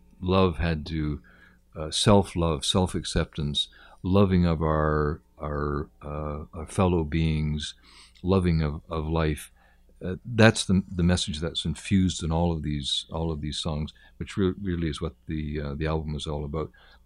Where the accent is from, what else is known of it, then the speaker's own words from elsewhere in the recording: Toronto, Ontario, Canada; now in United Kingdom; I got into music in my teens. I grew up in Toronto, had a rock and roll band, did all those sorts of things, trotted off to London and became a professional bass player